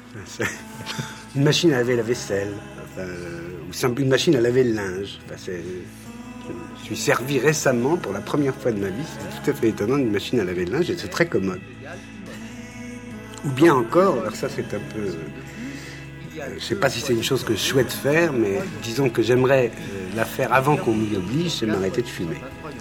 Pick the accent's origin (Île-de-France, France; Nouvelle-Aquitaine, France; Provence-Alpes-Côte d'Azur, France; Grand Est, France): Île-de-France, France; Paris; depuis que je suis parisien, depuis ma naissance